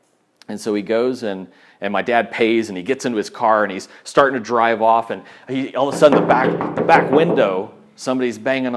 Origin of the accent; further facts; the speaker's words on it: Texas, United States; Which, as a Texan who likes a 10-foot tall privacy fences, that's kind of awkward